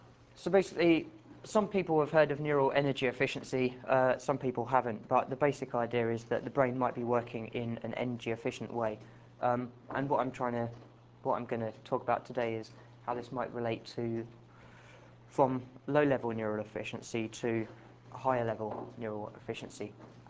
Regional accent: Bristol, South West England, United Kingdom; as you've guessed, I'm probably from, probably have guessed, I'm from Bristol.

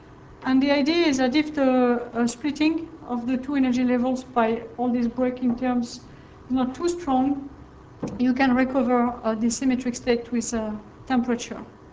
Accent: France; accent: French; English is a second language; So tell me if you don't hear me or if my French accent is too strong.

